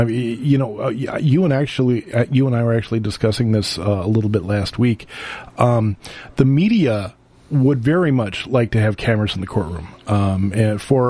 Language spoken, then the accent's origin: English; Minnesota, United States; I guess it's just the way I grew up in Minnesota and, like, you know, seeing the courtroom sketches and things.